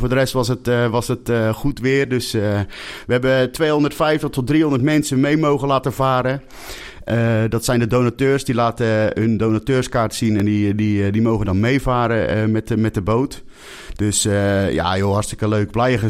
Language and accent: Dutch; Katwijk, South Holland, Netherlands; dan kunnen we zeggen, we zijn geboren en getogen in Katwijk